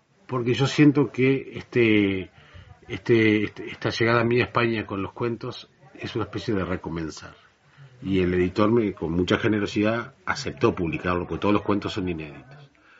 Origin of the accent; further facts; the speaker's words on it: San José de Mayo, San José, Uruguay; en mi pueblo, que es San José de Mayo